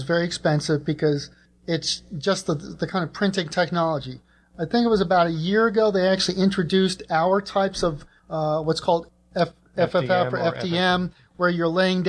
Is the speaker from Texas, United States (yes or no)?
no; New York, United States; from Long Island.